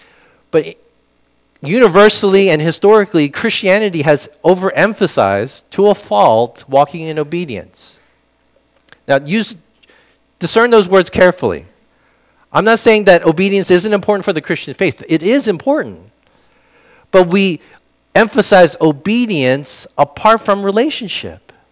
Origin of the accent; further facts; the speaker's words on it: Pennsylvania, United States; I grew up in a suburb, but I spent a lot of time downtown, and our church was in North Philadelphia, so it was influenced by kind of a inner city vibe.